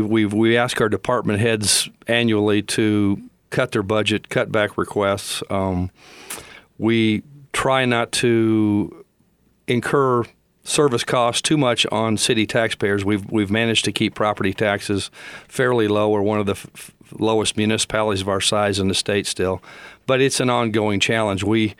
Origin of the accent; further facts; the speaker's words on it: Los Angeles, California, United States; I have mentioned earlier I was from Los Angeles. I saw the same thing happen to Los Angeles when I was a child.